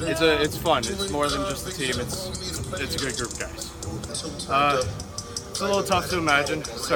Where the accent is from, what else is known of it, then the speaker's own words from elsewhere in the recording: Boulder, Colorado, United States; I'm from Boulder, so I watched CU Club after my high school practices